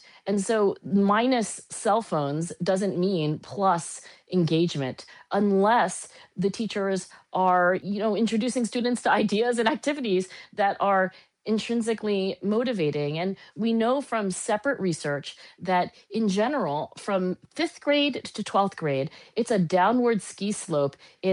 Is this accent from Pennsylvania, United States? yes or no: yes; Philadelphia, Pennsylvania, United States; born there; By the way, I was born in Philadelphia and living in Philadelphia.